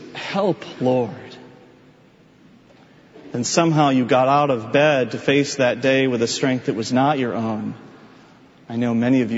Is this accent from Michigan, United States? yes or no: yes; Michigan, United States; I remember distinctly a moment years ago when I was a young driver growing up in Michigan.